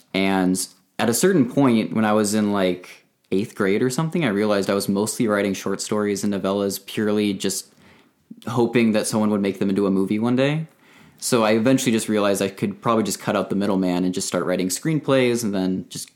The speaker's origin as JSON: {"language": "English", "region": "Tennessee", "country": "United States", "tie": "born or raised there", "also_born_or_lived": "Chicago / Indiana", "said": "So I was born in Chicago, and I think a year later, my family moved to Indiana, and then I lived there for about 7 years. And then after that, we moved to Tennessee, a suburb of Nashville."}